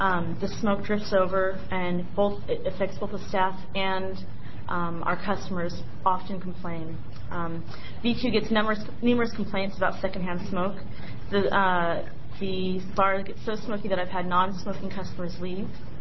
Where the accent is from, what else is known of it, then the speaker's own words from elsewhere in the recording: Portland, Oregon, United States; And I'm from Portland, Oregon.